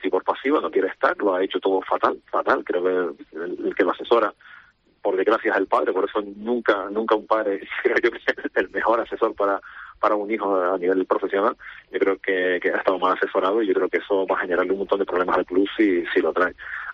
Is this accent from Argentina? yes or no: no; Canary Islands, Spain; Siendo canarios